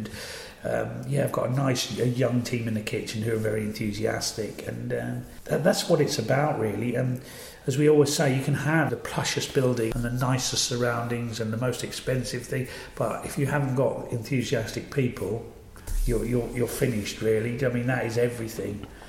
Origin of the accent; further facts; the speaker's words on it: Christchurch, East of England, United Kingdom; also born or lived in Welney; It's very odd because I was born and brought up in the Fens, Christchurch, a little village, Christchurch, and Wellney, down a market, all around there.